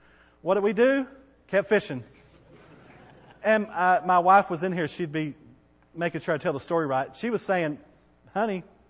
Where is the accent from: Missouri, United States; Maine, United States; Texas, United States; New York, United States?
Texas, United States; Bowie; But I grew up in the country. I grew up in Bowie. If you grew up in Bowie, Texas, you've got to be a little country.